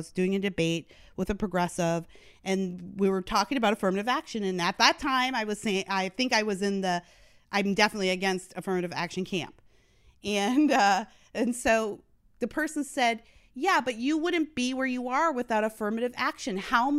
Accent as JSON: {"language": "English", "country": "Canada", "tie": "born or raised there", "lives_now": "United States", "said": "I grew up in Canada. And then when I moved to the United States, I kind of missed the political boat on affirmative action."}